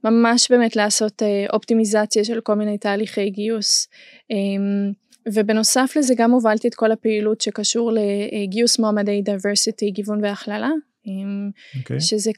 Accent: Austria; Hebrew is a second language; now in Israel; אני במקור עולה חדשה או עולה ותיקה, כי אני כבר משהו כמו 9 שנים פה בארץ. אני במקור מאוסטריה, אז אני ככה מתנצלת מראש על הטעויות בעברית, כי זה לא השפתם שלי

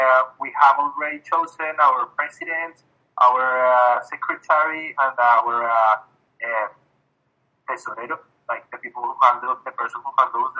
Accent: Antioquia, Colombia; I'm from Paisa, Colombia

